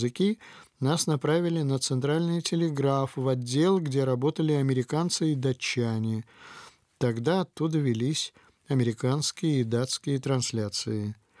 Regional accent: Moscow, Russia; moved away as an adult; also born or lived in Omsk / Vladivostok; я коренная москвичка, была направлена защищать диплом в Омск.

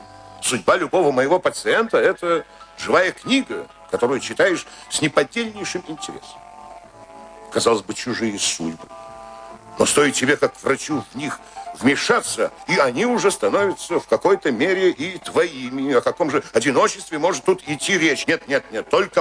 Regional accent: Saint Petersburg, Russia; Я старый ленинградец.

